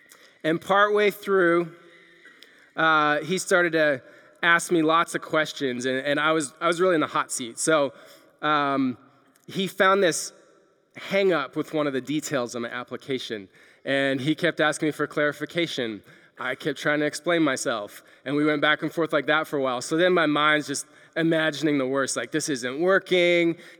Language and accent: English; Canada; now in United States; I'm from Canada, and several years ago, I had to apply for a work visa so that I could stay in the United States.